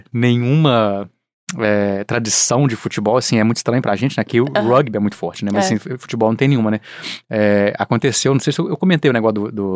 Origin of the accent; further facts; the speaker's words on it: Brazil; nós somos brasileiros, né? Não tem jeito, né?